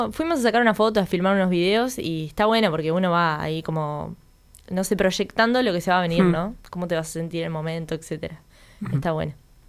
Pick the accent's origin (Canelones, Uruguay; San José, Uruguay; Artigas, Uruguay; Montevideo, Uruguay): Canelones, Uruguay; Las Piedras; No, yo soy de Las Piedras.